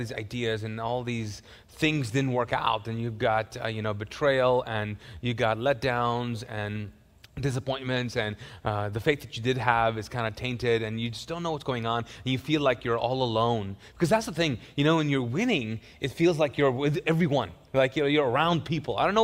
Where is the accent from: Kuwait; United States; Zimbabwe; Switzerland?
Kuwait; So I grew up, some of you guys know this, I grew up in Kuwait, but I actually went to an Indian school.